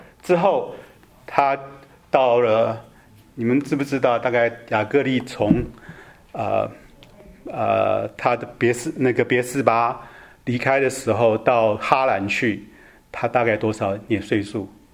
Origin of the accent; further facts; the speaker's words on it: Taiwan; 我们从台湾来的，我们去有当过两年的这服兵役哈